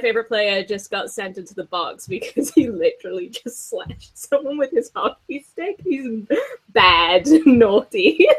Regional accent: Wales, United Kingdom; now in Basingstoke, United Kingdom; I'm originally from Wales but currently living in Basingstoke, which for most everyone else it's just outside of London.

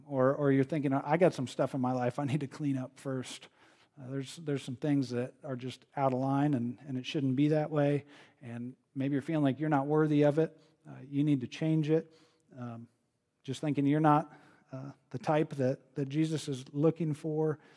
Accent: New Knoxville, Ohio, United States; I'm from Ohio, New Knoxville.

